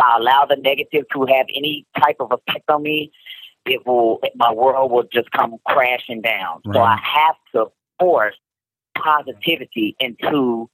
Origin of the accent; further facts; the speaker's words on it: Dallas, Texas, United States; Born and raised in Dallas. Dallas Cowboys fan to the day I die.